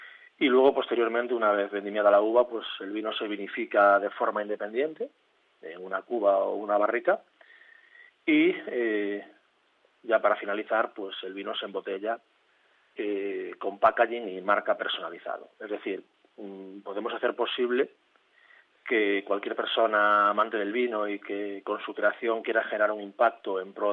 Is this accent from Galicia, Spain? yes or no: yes; Galicia, Spain; he vuelto para trabajar aquí y para poner en valor mi tierra. Soy nieto de viticultores, mis cuatro abuelos son viticultores. Siempre he visto cómo la tierra nos ha dado de comer y siempre he valorado todo el patrimonio que tenemos en Ribera Sacra.